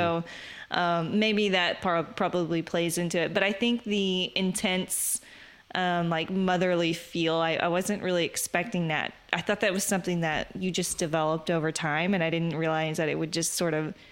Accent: Texas, United States; So I'm born and raised in Texas. My family's actually from South Dakota

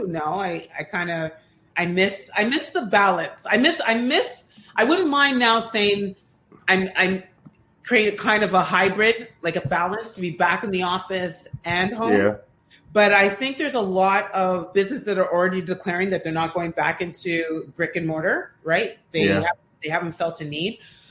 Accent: Canada; I wish. I'm Canadian.

